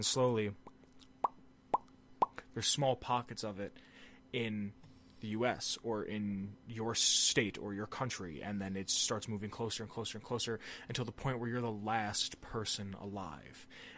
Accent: United States; for me at least, as an American, the way I see it

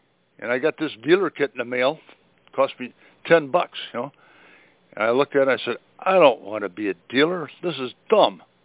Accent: Eau Claire, Wisconsin, United States; also born or lived in Madison / Antigo; I grew up in Wisconsin, Eau Claire, Madison, Antigo, Eau Claire, Madison, you know.

